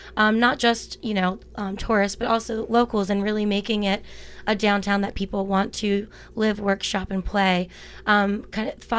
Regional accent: Virginia, United States; moved away as an adult; now in Astoria, United States; I'm originally from Virginia, born and raised, and moved to Oregon about 4.5 years ago. And I've been in Astoria

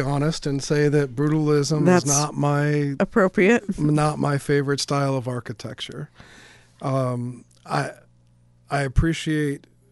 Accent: Michigan, United States; born there; I was born in Washtenaw County. My parents were married in that building by one of the county judges.

